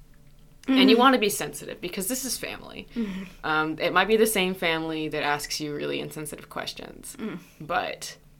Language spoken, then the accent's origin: English; Southern United States, United States; Now, as a Southerner born and bred, I know I don't sound like it.